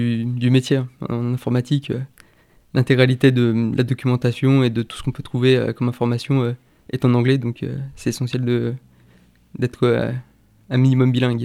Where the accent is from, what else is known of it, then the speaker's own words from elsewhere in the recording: Chambéry, Auvergne-Rhône-Alpes, France; Oui, je suis de Chambéry